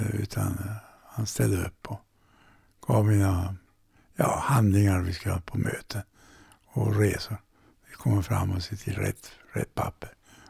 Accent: Kalix, Norrbotten County, Sweden; Jag men nu är ofta tillbaka till Kalix, till hembygden och ja, vad som hände där hemma i Norrbotten.

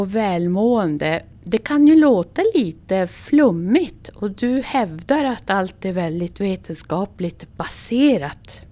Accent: Luleå, Norrbotten County, Sweden; Jag har ju bott i andra länder i flera år och varit i över 40 olika länder. Så känner jag så här, men Luleå, min hemstad.

